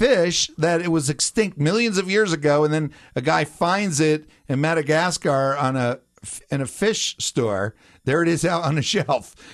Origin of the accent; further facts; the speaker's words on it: New Jersey, United States; I grew up in New Jersey, you know.